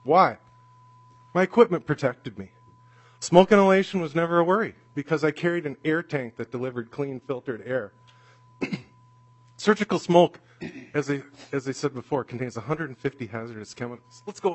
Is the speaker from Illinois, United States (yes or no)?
no; Crosby, Minnesota, United States; I am a professional surgical nurse, and I'm from Crosby, Minnesota.